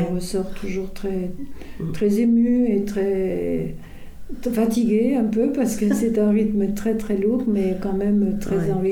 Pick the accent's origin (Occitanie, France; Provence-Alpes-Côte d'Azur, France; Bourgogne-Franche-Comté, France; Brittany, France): Provence-Alpes-Côte d'Azur, France; Cannes; je suis née à Cannes, j'ai grandi avec le festival.